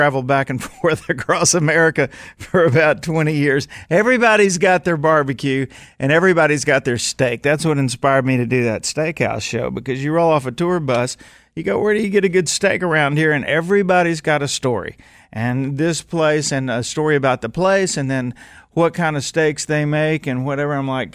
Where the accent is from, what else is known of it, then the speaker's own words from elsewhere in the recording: Louisiana, United States; You know, if you didn't know how to cook growing up in Louisiana, you were lame.